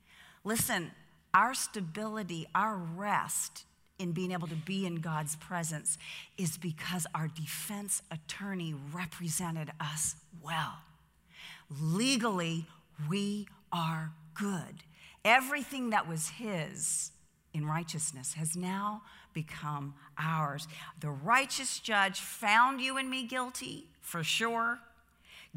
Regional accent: the South, United States; I think I'm from the Southern Bible Belt, and I'm going to tell you, most churches there, I don't care what faith tradition they are, really struggle with a Christian being able to drink alcohol.

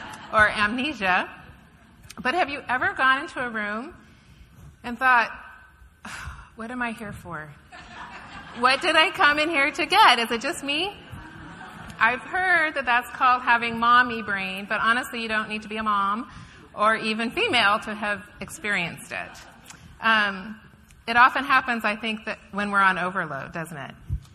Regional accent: Redondo Beach, California, United States; We came here originally from Redondo Beach when my husband was hired to be the youth pastor here.

